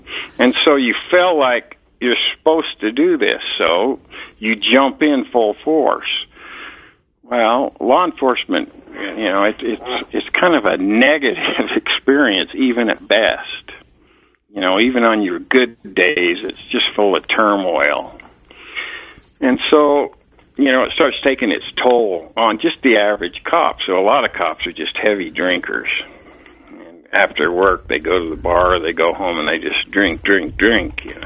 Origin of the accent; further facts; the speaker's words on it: Salt Lake City, Utah, United States; Well, I grew up in Salt Lake City, Utah, but when I graduated high school, I went down to Green River, Utah